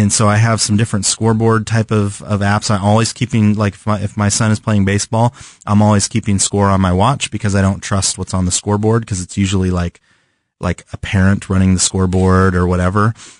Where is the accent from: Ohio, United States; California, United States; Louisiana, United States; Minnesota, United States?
California, United States; Maybe it's because I'm from California where the weather is pretty constant all the time.